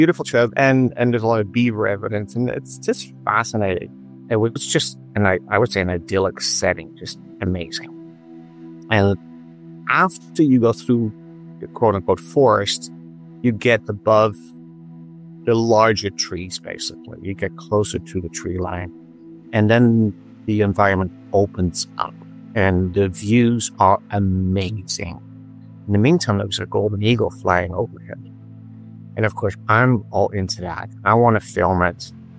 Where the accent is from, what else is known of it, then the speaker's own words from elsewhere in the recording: Netherlands; I'm originally from the Netherlands, right? And you don't have a lot of nature back there. You don't have big animals. It's different environment, incredibly urban.